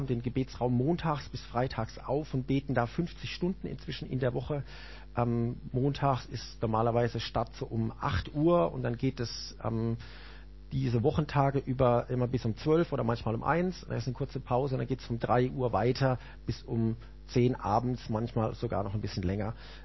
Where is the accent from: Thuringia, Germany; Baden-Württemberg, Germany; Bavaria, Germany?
Baden-Württemberg, Germany; Karlsruhe; Ich komme aus Karlsruhe, bin dort einer der Leiter vom Gebetszentrum.